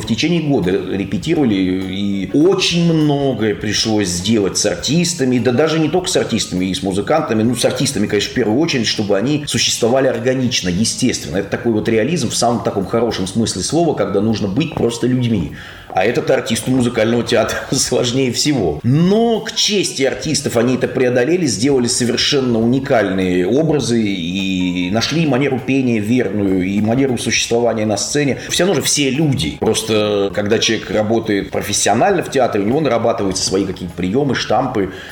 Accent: Tyumen, Tyumen Oblast, Russia; born there; Вообще-то я родился в Сибири, в Тюмени. Но так получилось, что вот мои предки жили очень много лет, с 19 века, в городе Майкопе.

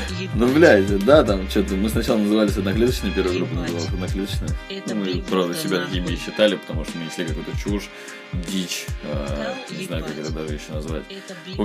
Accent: Nizhny Novgorod, Nizhny Novgorod Oblast, Russia; Мы из Нижнего Новгорода, в общем. Город Горький раньше такой назывался.

